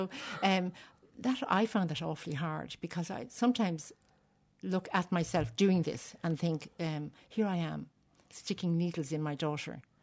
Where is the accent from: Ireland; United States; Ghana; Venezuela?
Ireland; Newbridge, Leinster; No. I grew up in Newbridge and in the town of Newbridge. And then my parents had a business there. And there were 6 of us in the family. And I was number 3.